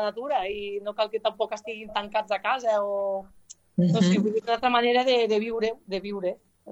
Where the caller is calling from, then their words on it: Ibars de Noguera, Catalonia, Spain; ja sabeu on som, a Ibars de Noguera.